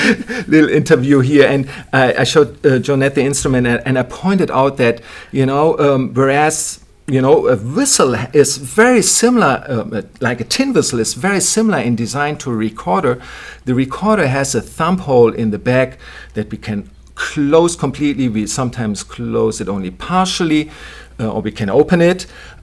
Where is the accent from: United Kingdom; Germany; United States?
Germany; English is a second language; moved away as an adult; also born or lived in Netherlands; I grew up in Germany, as I said, and then I went to the Netherlands and studied music